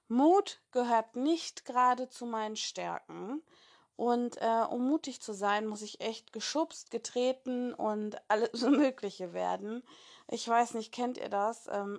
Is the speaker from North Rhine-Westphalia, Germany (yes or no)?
yes; Gelsenkirchen, North Rhine-Westphalia, Germany; ich komme aus Gelsenkirchen.